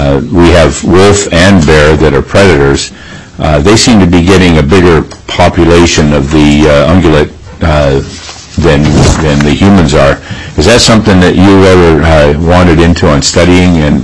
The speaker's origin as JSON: {"language": "English", "town": "Nenana", "region": "Alaska", "country": "United States", "tie": "born or raised there", "said": "in my hometown, Nenana, they're not a big fan of taking out the females"}